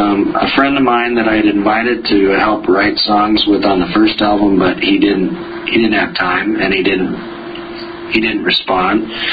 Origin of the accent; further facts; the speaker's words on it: Portland, Oregon, United States; now in Minnesota, United States; I grew up in Portland. I learned to ski at Mount Hood, where the U.S. ski team trains